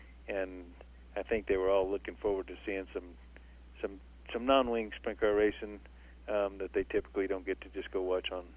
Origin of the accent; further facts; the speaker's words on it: New Mexico, United States; because I grew up here in New Mexico, but we went to Arizona a lot